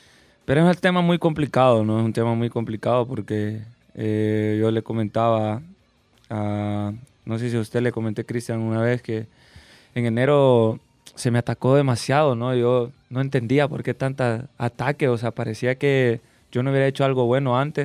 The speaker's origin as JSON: {"language": "Spanish", "region": "San Salvador", "country": "El Salvador", "tie": "born there", "said": "yo nací aquí, pues yo soy salvadoreño. Yo jugaba allá en San Jacinto, en tierra, pues en canchas de tierra."}